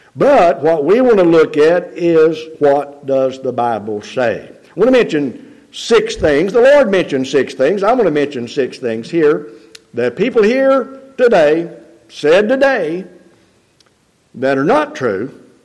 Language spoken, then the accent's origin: English; Oregon, United States; "We're from Oregon. The state of Oregon."